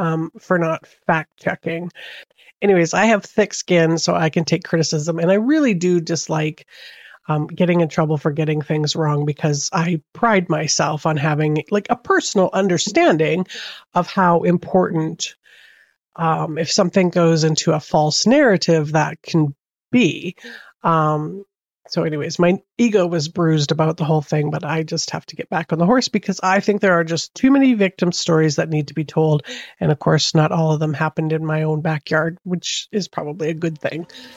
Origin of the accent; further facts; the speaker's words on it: Canada; am I the only one that, being Canadian, which is part of the British Commonwealth, did not realize that their road signs are in miles per hour